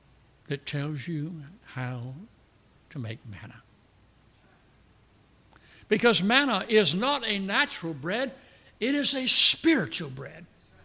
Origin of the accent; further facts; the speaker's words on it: Michigan, United States; born there; Now, I was born in South Michigan, but nobody up there eats collard greens.